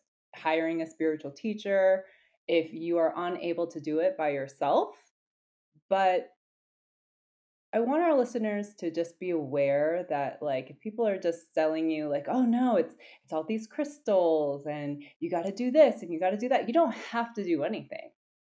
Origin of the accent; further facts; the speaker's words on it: United States; As an American myself, I see what these stereotypes are.